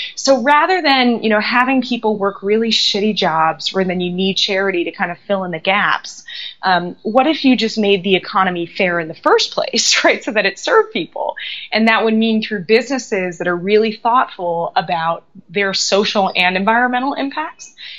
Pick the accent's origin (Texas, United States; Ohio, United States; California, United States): California, United States; Los Angeles; So I grew up in Los Angeles.